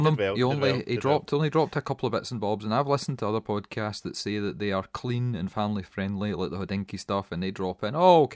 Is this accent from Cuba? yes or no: no; Scotland, United Kingdom; I'll save 50 pence, I am Scottish, I'll buy it on eBay